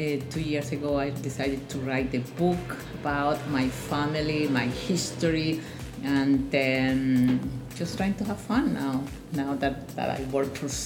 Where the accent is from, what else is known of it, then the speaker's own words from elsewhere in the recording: Colombia; English is a second language; moved away as an adult; now in United States; I was born in Colombia. And I studied there. Then I came here to the States and to attend graduate school. I came in the 60s.